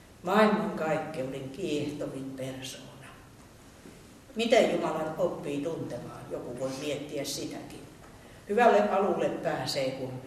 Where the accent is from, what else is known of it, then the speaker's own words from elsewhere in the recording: Rauma, Satakunta, Finland; Minä olen Raumalta syntyisin ja meistä raumalaisista sanotaan sillä tavalla